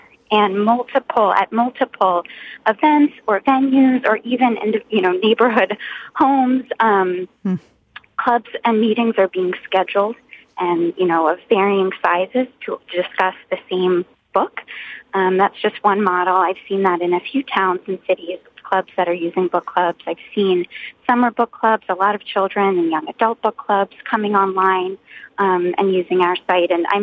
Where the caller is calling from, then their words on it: Philadelphia, Pennsylvania, United States; I am calling from Philadelphia, where I'm a member of multiple book clubs